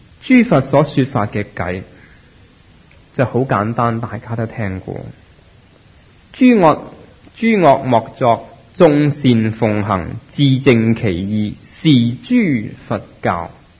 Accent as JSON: {"language": "Cantonese", "country": "Hong Kong", "said": "1984年，中国要收翻香港，我哋香港人，我谂八九成都希望啲英国佬唔好走。"}